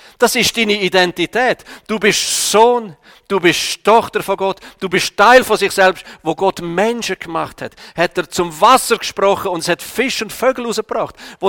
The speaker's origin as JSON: {"language": "German", "country": "Switzerland", "said": "darum dürfen wir auch als Schweizer, dürfen wir zwischendurch ein bisschen heilig verrückt sein."}